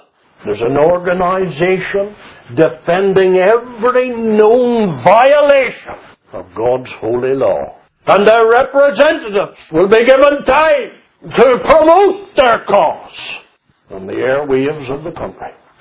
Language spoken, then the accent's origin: English; Lisnaskea, Northern Ireland, United Kingdom; I was born in Kinahe, outside of Lisnaskee, where we lived.